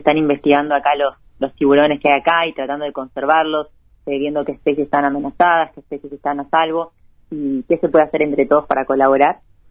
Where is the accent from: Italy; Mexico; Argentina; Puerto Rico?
Argentina; now in Bocas del Toro, Panama; Sí, yo soy argentina, pero tengo base en Panamá, en una isla chiquitita del Caribe que se llama Bocas del Toro